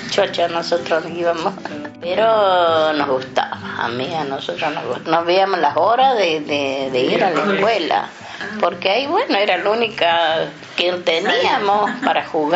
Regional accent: Pasinche, La Rioja, Argentina; mi pueblo era muy, muy chiquito, Pasinche, provincia de La Rioja. Está el límite de La Rioja, Catamarca

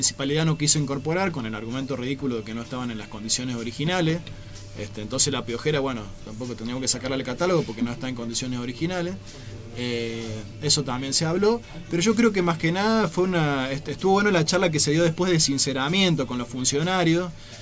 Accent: Córdoba, Argentina; A mí, la verdad, como cordobés, eso me da vergüenza

